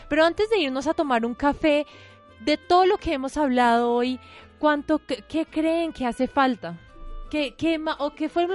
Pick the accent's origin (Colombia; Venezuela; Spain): Colombia; Caribbean Region; Los costeños solemos comer los famosos tequeños, pero nosotros los llamamos deditos de queso.